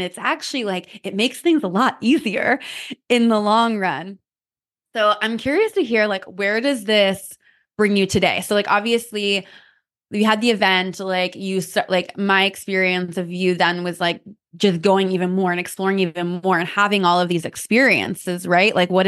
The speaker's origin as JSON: {"language": "English", "region": "Missouri", "country": "United States", "tie": "born or raised there", "said": "and I grew up in Missouri. So it's like a girl from Missouri."}